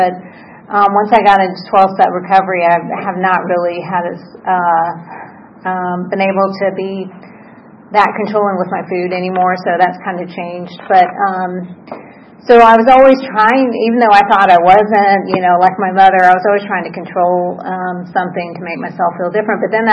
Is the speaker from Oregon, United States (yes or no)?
no; San Francisco, California, United States; born there; I was born in San Francisco and ended up here because of my grandparents. And we moved around very often, every 6 months to a year.